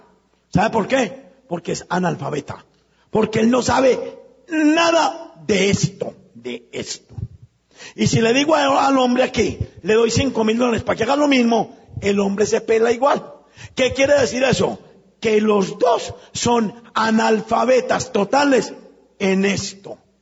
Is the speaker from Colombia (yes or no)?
yes; Colombia; Me paro yo aquí, que vengo desde Colombia, a dar una gran conferencia.